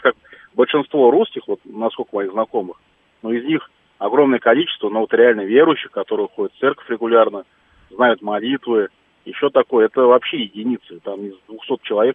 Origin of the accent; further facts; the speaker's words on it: Moscow, Russia; я, получается, в Москве как бы рос в православном как бы мире, получается, а деревня у меня такая очень патриархальная